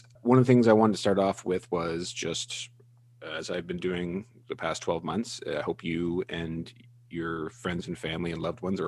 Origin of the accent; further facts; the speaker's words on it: Campbell River, British Columbia, Canada; born there; I was born on Vancouver Island.